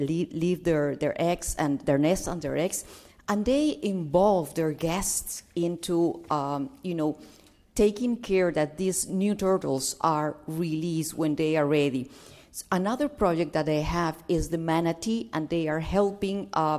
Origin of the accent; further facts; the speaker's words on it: Peru; from Peru.